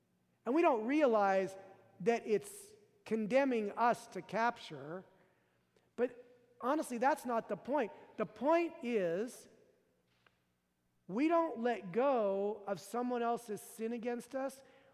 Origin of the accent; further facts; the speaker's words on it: Fresno, California, United States; And I had no idea growing up in Fresno what a riptide was. An undertow. Don't really have too many of those in Fresno.